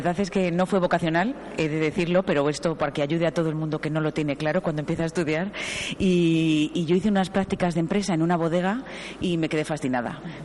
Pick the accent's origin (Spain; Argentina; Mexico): Spain; Salamanca, Castile and León; como buena salmantina